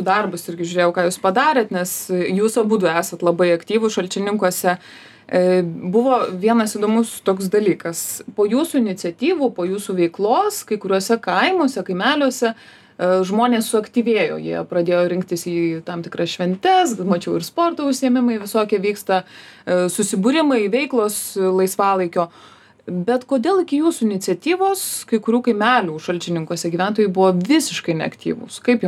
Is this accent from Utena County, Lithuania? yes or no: no; Vilnius, Vilnius County, Lithuania; kai augau, aš Pašilaičiuose užaugau, dabar jau kitur gyvenu